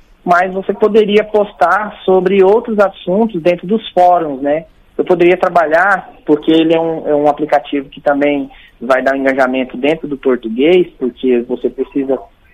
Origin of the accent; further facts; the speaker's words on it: Mato Grosso do Sul, Brazil; nós somos do Cerrado, né, aqui no Mato Grosso do Sul.